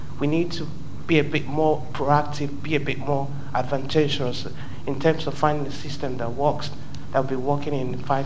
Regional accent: Newcastle, North East England, United Kingdom; I'm from Newcastle.

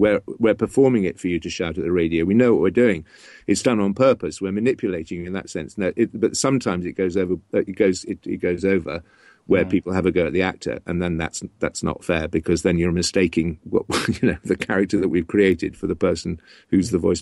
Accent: Bronx, New York, United States; because I'm from the Bronx and my character is called Witness.

